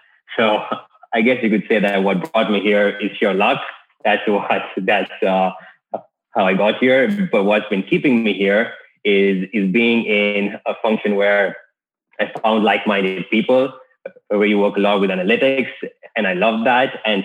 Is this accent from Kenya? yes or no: yes; Kenya; And now Kenya is where I grew up until high school. I was born and raised in Kenya.